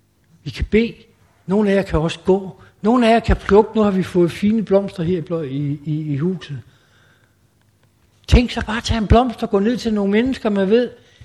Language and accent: Danish; Zealand, Denmark; Nu er jeg selv sjællænder